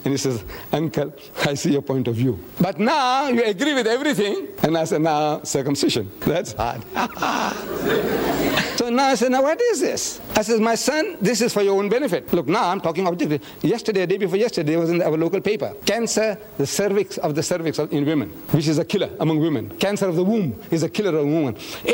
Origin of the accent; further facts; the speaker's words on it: South Africa; I come from South Africa.